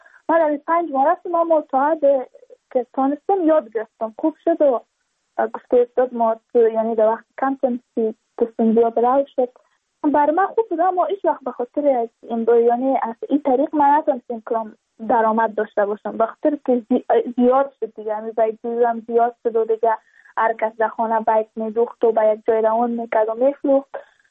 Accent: Badakhshan, Afghanistan; ما از بدخشان هستیم، یعنی منطقای دور دستش

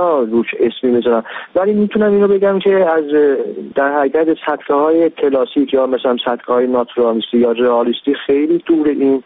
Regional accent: Iran; من ایرانی هستم

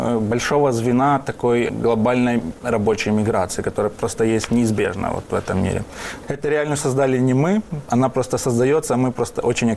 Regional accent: Ukraine; now in Poland; все понимают, что я из украинец.

